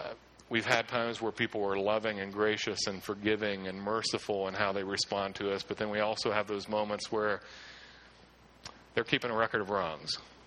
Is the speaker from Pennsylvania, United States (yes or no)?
yes; Clearfield, Pennsylvania, United States; I grew up in Clearfield, so we'd meet at the shop very early in the morning